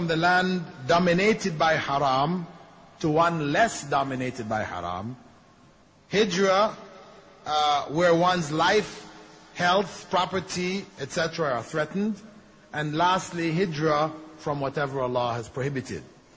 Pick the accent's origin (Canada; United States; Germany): Canada; I'm a Canadian, I went to Medina to study, graduated from Medina.